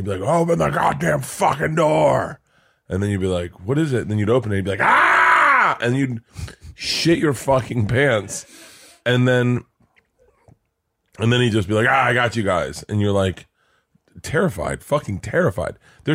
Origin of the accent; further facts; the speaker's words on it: Florida, United States; I can say this, I grew up in Florida, but like in the South, there's certain things they can't hear.